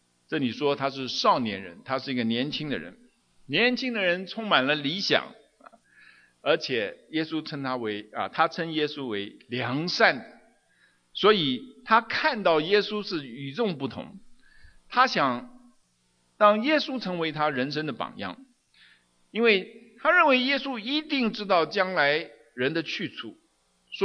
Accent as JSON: {"language": "Chinese", "country": "China"}